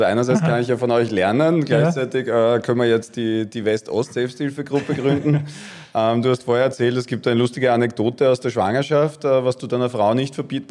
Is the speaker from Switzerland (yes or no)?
no; Vienna, Austria; Soweit man als Wiener je akzeptiert wird.